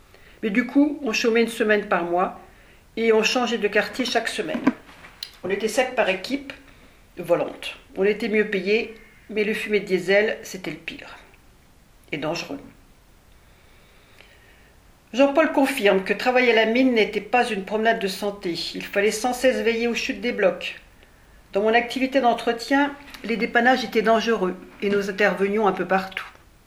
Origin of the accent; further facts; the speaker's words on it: Italy; parce que j'étais italien. Une histoire de fou. Comment j'ai pu faire de 2 ans de service militaire si je suis italien? Du coup, ma femme qui était française serait devenue italienne.